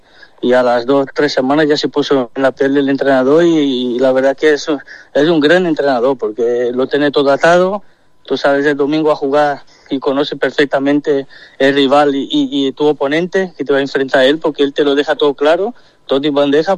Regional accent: Brazil; venía de Brasil, de mi tierra, y son 40 grados en la sombra

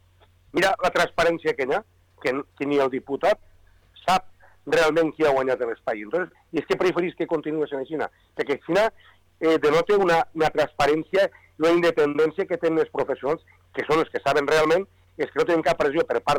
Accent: Sant Joan de Moró, Valencian Community, Spain; Moró s'havia presentat sempre, el meu poble, Sant Joan de Moró

